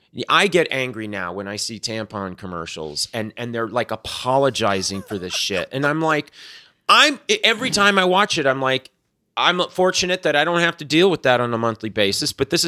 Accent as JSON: {"language": "English", "region": "Florida", "country": "United States", "tie": "born or raised there", "said": "I saw that when I was growing up in South Florida"}